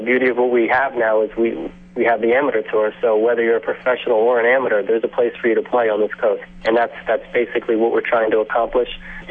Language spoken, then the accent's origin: English; Sarasota, Florida, United States; he saw that I was, you know, on the tee sheet that I was from Sarasota.